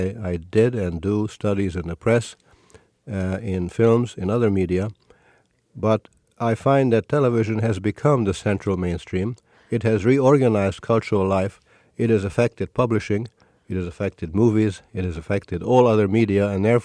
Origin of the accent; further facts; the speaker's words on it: Hungary; I was, as you said, born and raised in Hungary.